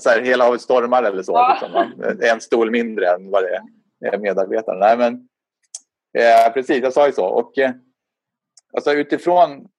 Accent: Stockholm, Stockholm County, Sweden; now in Sandviken, Sweden; och bor i en liten stad i Gästrikland, Sandviken. Är egentligen född och uppvuxen i Stockholm då, men har bott i Sandviken länge.

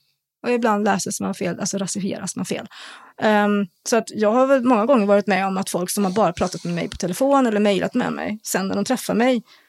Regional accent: Sweden; jag är från Sverige.

